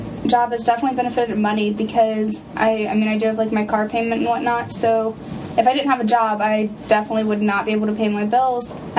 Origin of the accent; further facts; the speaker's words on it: Culpeper, Virginia, United States; I'm from Culpeper, Virginia.